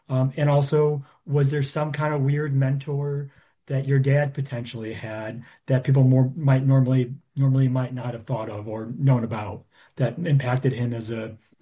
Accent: Chicago, Illinois, United States; I'm from Chicago, Mr. McCain.

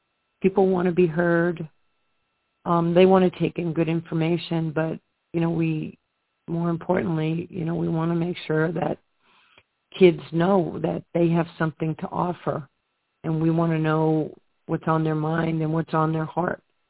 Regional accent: New York, United States; I was an underserved kid growing up in New York.

